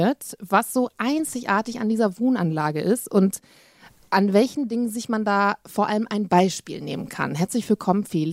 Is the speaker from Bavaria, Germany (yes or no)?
no; Bremen, Germany; Ich komme auch ursprünglich aus Bremen